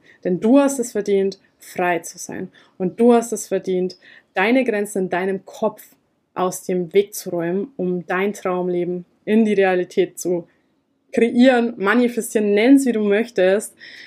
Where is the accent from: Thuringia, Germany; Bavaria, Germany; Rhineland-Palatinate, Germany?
Bavaria, Germany; moved away as an adult; Ich komme ursprünglich aus Niederbayern, bin vor ein paar Jahren, also 3,5 Jahren ist es mittlerweile, ich bin jetzt 29 Jahre jung, werde dieses Jahr 30 und ja, bin vor ein paar Jahren ausgewandert